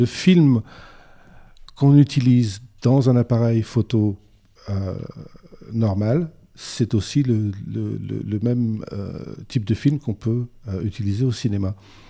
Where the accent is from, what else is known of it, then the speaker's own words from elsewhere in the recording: Berck-sur-Mer, Hauts-de-France, France; moved away as an adult; also born or lived in United Kingdom; À l'origine, je suis du Pas-de-Calais. J'habitais à Berck-sur-Mer. Et j'ai émigré en Grande-Bretagne pendant 25 ans.